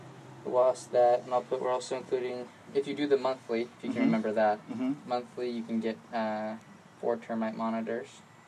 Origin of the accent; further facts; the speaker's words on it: California, United States; I'm originally from California, so I'm just a little sentimental, so I keep my number.